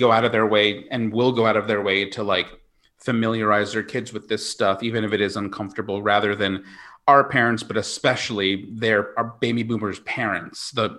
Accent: Smithtown, New York, United States; Directly in the center of Long Island.

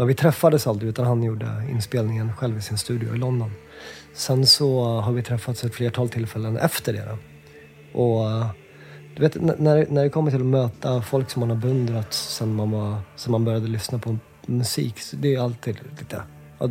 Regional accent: Uppsala, Uppsala County, Sweden; Vi är uppväxt i Uppsala, och där fanns det ju liksom inget

